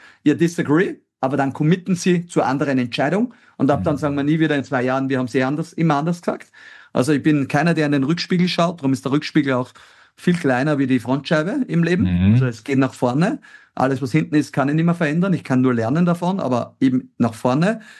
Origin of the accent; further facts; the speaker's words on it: Austria; Also ich glaube, schau, es sind der Hausverstand, sagt man bei uns in Österreich, spielt eine ganz große Rolle.